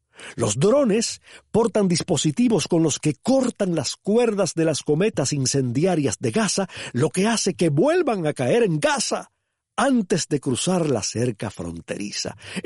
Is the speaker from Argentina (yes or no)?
no; Cuba; ese recuerdo es el de un papalote o el de varios papalotes sobrevolando los tejados de mi pueblo allá en Cuba.